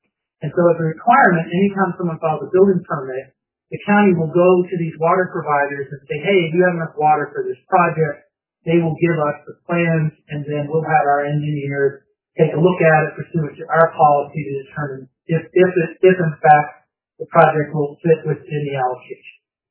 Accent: East Coast, United States; I'm from the East Coast, we had a well

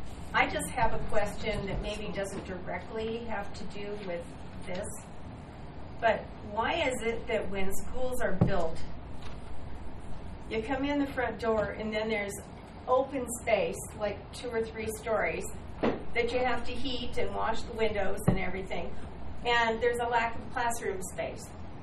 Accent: Thompson Springs, Utah, United States; I'm from Thompson Springs. I'm the only house in the canyon.

